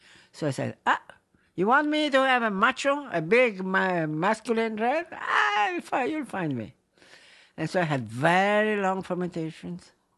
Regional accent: Valpolicella, Veneto, Italy; English is a second language; also born or lived in Rome; my family comes from Valpolicella, and I was born. No, I was born in Roma, but during the war, I was in Valpolicella.

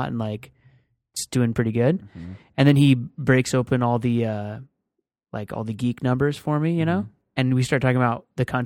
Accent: Seattle, Washington, United States; I grew up in Seattle around the rain all the time. It never really affected me.

